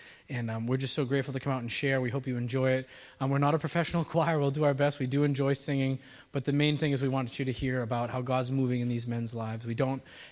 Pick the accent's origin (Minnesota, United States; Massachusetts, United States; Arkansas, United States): Massachusetts, United States; Hyannis; I'm originally from Hyannis, so this is like coming home for me, which is really nice.